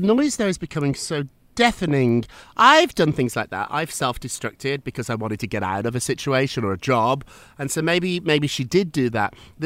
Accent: United Kingdom; as a Brit

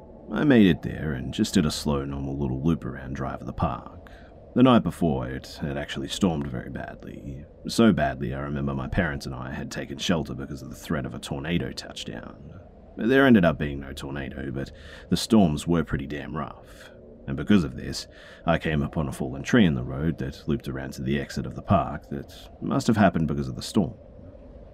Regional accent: the South, United States; born or raised there

